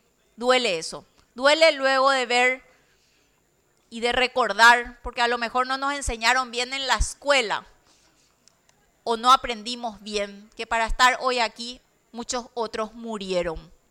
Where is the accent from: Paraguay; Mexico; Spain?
Paraguay; realmente cuando uno lo ve y siente lo que hicieron nuestros antepasados para que nosotros sigamos hoy como paraguayos